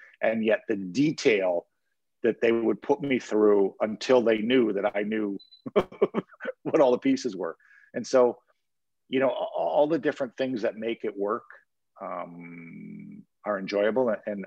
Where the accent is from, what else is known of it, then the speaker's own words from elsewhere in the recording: Timmins, Ontario, Canada; I grew up in Timmins, Justin